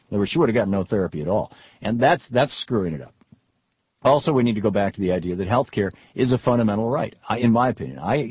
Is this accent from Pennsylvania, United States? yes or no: no; Michigan, United States; And I remember in growing up in Michigan, Blue Cross Blue Shield, our health insurance company that my dad had because he worked in a union shop, was a nonprofit corporation.